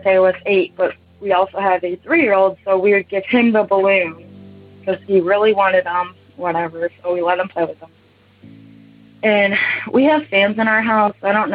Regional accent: Kansas, United States; I'm from Kansas.

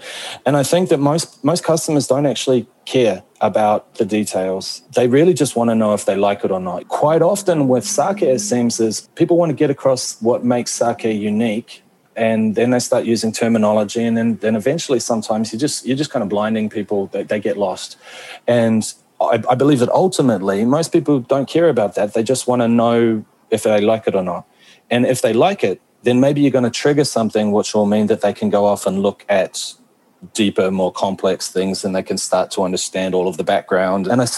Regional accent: New Zealand; being a New Zealander who learnt how to pronounce Māori words much better because of my understanding of the Japanese pronunciation

